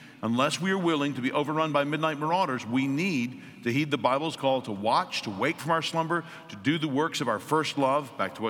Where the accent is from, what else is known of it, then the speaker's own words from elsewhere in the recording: the South, United States; I grew up in the South as a white man.